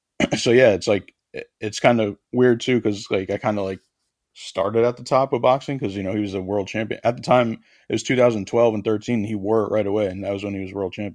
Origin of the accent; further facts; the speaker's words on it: Connecticut, United States; I'm from Connecticut, so I was looking up people, like pro athletes from Connecticut.